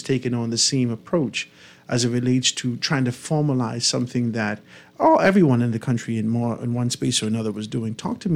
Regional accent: Bahamas; I ain't from here. I'm from the Bahamas.

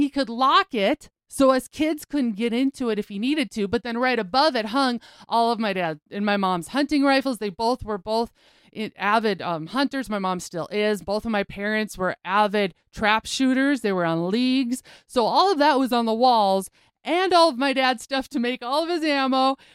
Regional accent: United States; The Bend came to be because our ranch I grew up on is on the Knife River, and the actual yard that we live in and grew up on is a peninsula.

